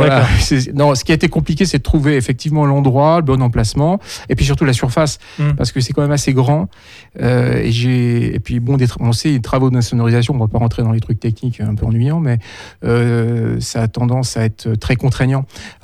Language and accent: French; France; moi, je suis français, je vis en France, je travaille en France